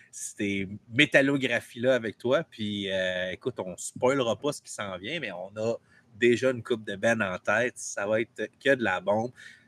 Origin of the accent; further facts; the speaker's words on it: Montreal, Quebec, Canada; moi, j'habite Saint-Mountain dans l'Ouest, puis quand j'ai du monde qui sait que je viens de Montréal